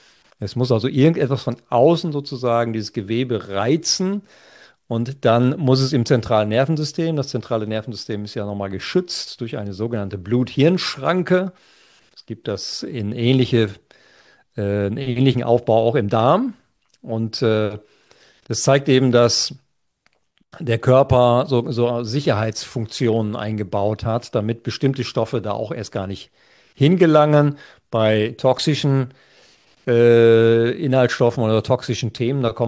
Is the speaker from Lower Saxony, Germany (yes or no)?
yes; Lower Saxony, Germany; ich komme ja aus dem Schwarzteetrinkerland, ja, nämlich aus Ostfriesland. Und ich bin ja groß geworden mit 3 Tassen Tee morgens, 3 Tassen Tee mittags und 3 Tassen Tee abends.